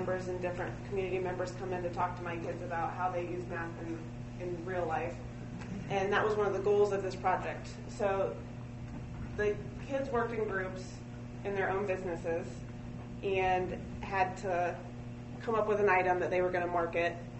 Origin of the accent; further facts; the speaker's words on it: Marysville, United States; I'm from Marysville. My parents are from Marysville. My grandparents are from Marysville.